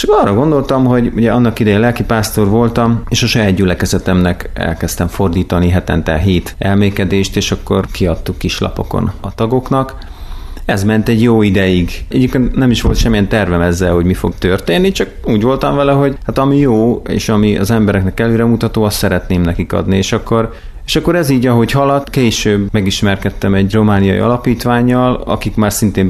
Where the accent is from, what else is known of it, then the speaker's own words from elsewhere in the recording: Kiskőrös, Bács-Kiskun, Hungary; born there; Kiskörösen születtem egyébként, úgyhogy igen, nagyon a közelben. Most oda is költöztünk vissza